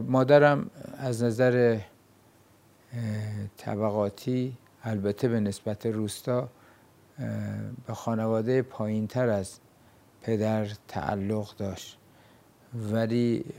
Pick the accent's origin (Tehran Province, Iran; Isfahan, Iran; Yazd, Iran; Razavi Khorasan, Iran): Razavi Khorasan, Iran; Khanik; منطقه‌ای که من درش به دنیا اومدم و زندگی دوران کودکیم رو داشتم، میشه به خصوصیات عام خراسان هم در اون منطقه رجوع کرد